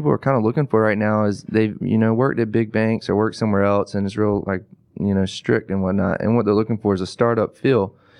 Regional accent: Greenville, North Carolina, United States; I grew up in Greenville, so can give you a good answer about that.

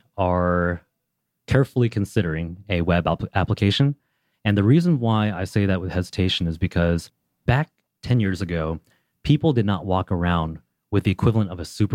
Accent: Oregon, United States; also born or lived in Los Angeles; now in Atlanta, United States; Yeah, so I'm actually from the West Coast. I grew up in Oregon, spent time in LA. But I started my last company in Los Angeles and moved it to Atlanta.

